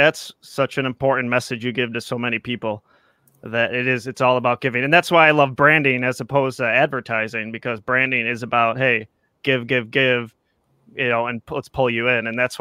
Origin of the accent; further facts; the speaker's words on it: Buffalo, New York, United States; Oh, and to disappoint you, I'm from Buffalo, by the way.